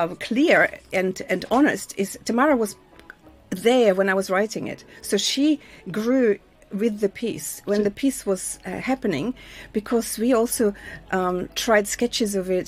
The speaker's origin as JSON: {"language": "English", "town": "Samarkand", "region": "Samarqand Region", "country": "Uzbekistan", "tie": "born or raised there", "also_born_or_lived": "Tashkent", "said": "I come from Uzbekistan. I was born in Tashkent."}